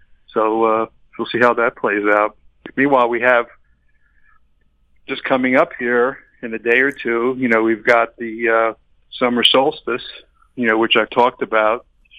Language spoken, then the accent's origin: English; Miami Beach, Florida, United States; also born or lived in Chicago; now in Arizona, United States; You know, I grew up in Miami Beach, and I went to Miami Beach High School